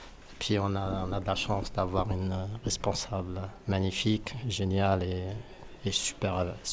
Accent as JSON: {"language": "French", "country": "Morocco", "said": "On se comprend parce que lui il est marocain, je suis marocain."}